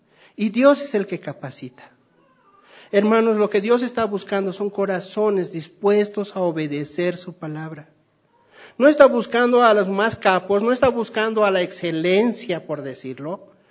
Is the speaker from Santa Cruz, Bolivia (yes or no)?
no; Tarija, Bolivia; born there; Yo soy nacido allá en Villavecia, al sur, cerca de Tarija, entonces también debe ser la influencia.